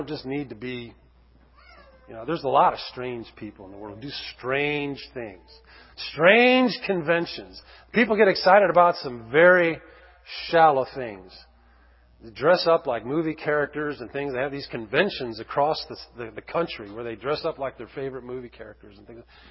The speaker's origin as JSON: {"language": "English", "region": "England", "country": "United Kingdom", "said": "I say favorite. I'm English."}